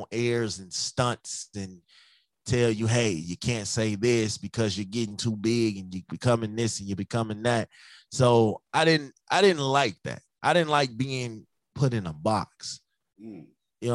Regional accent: Chicago, Illinois, United States; I'm from Chicago, man.

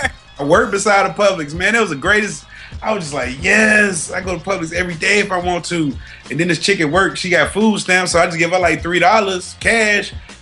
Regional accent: North Carolina, United States; So growing up in North Carolina, that is part of my upbringing.

